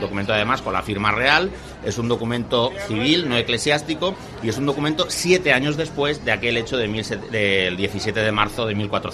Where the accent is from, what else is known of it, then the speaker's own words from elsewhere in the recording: San Juan, Valencian Community, Spain; del mercado del agua que se celebraba en San Juan, en mi pueblo